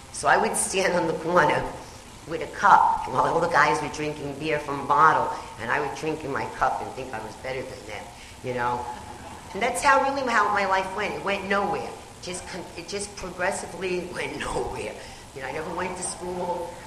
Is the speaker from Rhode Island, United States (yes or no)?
no; Bronx, New York, United States; I come from the Bronx